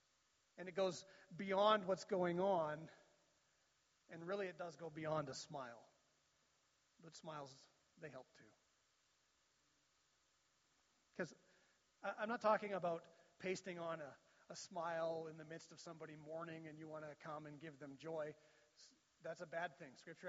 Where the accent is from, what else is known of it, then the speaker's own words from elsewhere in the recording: Canada; And sometimes in our culture, as a Canadian culture, we can struggle with those two things.